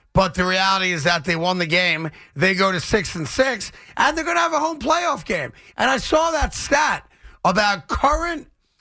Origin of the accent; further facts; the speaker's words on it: San Francisco, California, United States; I'm from San Francisco. It's a great place. You'll love it there.